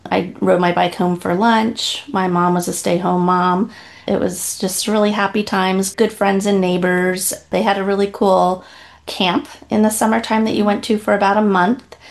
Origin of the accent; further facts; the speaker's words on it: New Jersey, United States; now in Oregon, United States; I've lived in Oregon for 21 years. I'm from New Jersey.